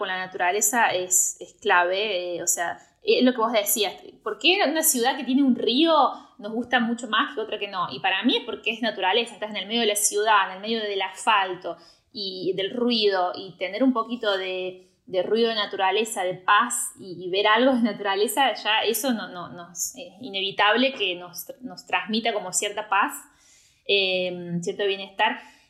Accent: Córdoba, Argentina; moved away; Yo soy de Córdoba y no tenemos playa en Córdoba, pero bueno, tenemos playas del río

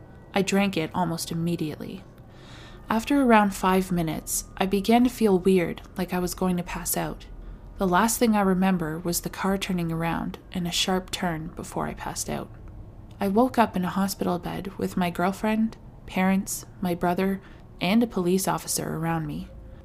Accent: Canada

